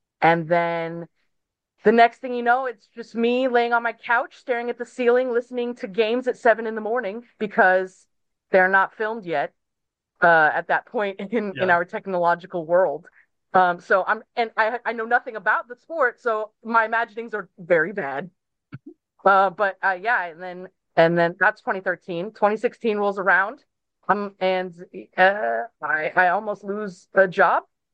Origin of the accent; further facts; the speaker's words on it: United States; I had, and I, being American, I knew nothing about actual football, or as they say here, soccer.